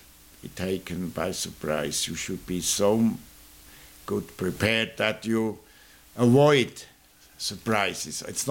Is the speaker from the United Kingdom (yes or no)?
no; Switzerland; English is a second language; We are neighbor from France or for France, but we are not member of the European Union.